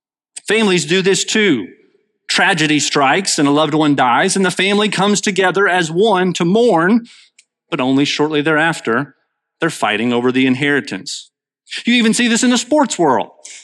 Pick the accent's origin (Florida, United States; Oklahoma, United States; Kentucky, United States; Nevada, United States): Kentucky, United States; Cynthiana; When I was in high school, Extreme Home Makeover came to my hometown of Cynthiana.